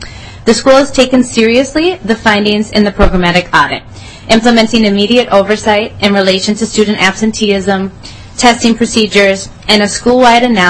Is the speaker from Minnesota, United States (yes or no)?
yes; Northfield, Minnesota, United States; I am the new principal for the Purpich Arts High School, and I'm from Northfield, Minnesota.